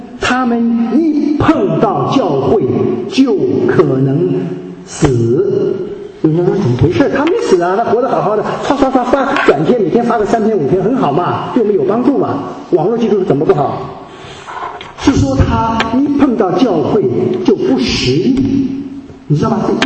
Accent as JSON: {"language": "Chinese", "country": "China", "said": "我是更体会到我们大陆人是缺乏真实的公共生活的经验"}